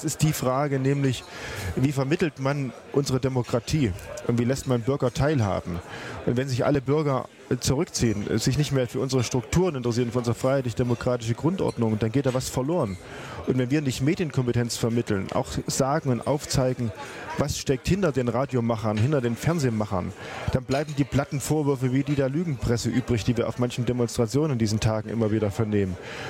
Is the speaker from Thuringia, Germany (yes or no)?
yes; Apolda, Thuringia, Germany; Ich komme aus Apolda.